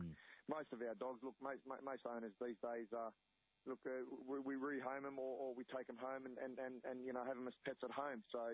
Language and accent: English; Redfern, New South Wales, Australia; I was born and bred in Redfern. You know, downtown Redfern.